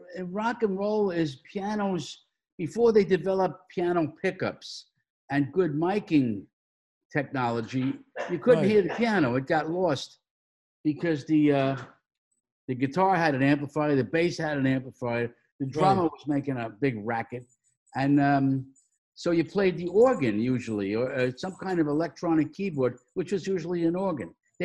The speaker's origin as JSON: {"language": "English", "town": "New York City", "region": "New York", "country": "United States", "said": "My dad was the town drunk. The town was New York City. I just lucked out. I'm from New York."}